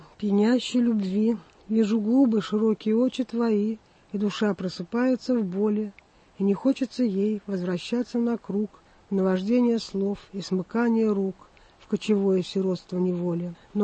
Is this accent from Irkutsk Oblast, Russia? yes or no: no; Saint Petersburg, Russia; я человек из Петербурга, я и родилась здесь.